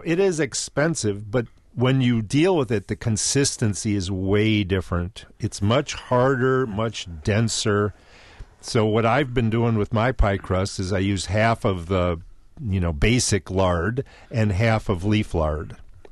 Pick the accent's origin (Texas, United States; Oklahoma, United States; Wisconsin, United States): Wisconsin, United States; Oh, and I grew up outside of Milwaukee, so Golden Guernsey Dairy would have their cookbook, too.